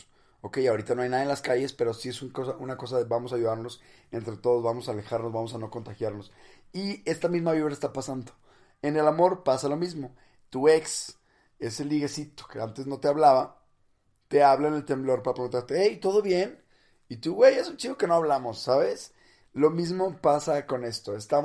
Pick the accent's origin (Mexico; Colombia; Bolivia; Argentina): Mexico; Monterrey, Nuevo León; No soy chilango, soy de Monterrey, del norte de México.